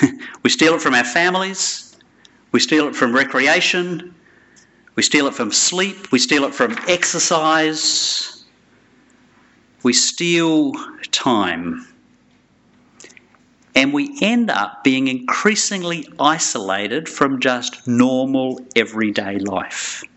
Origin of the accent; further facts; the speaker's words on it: Melbourne, Victoria, Australia; I'm from Melbourne.